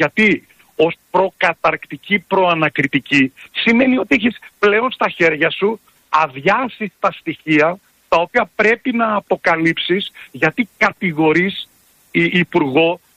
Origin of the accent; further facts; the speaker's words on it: Thessaloniki, Central Macedonia, Greece; αυτό που ειδικά χτύπησε την πόλη μου, τη Θεσσαλονίκη